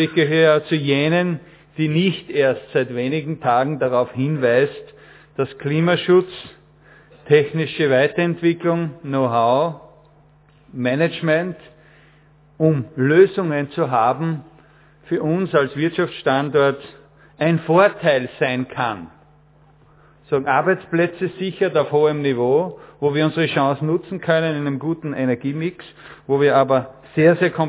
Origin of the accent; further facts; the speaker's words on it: Lower Austria, Austria; Wir sind stolz darauf als Niederösterreicher, dass wir 10% unseres Stromes aus Windenergie produzieren im Land Niederösterreich.